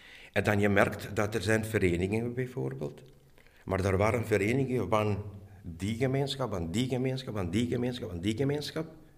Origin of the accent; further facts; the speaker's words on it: Mechelen, Antwerp, Belgium; ik ben een Mechelaar.